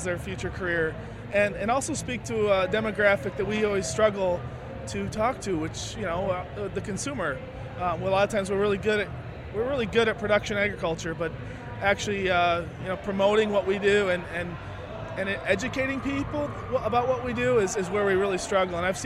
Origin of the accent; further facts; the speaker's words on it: Iowa, United States; really I'm a farmer from Northeast Iowa. We raise corn and soybeans and pigs